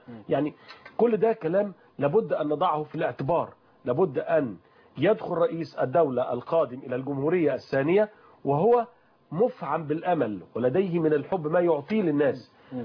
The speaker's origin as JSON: {"language": "Arabic", "country": "Egypt", "said": "باعتباري مواطن مصري"}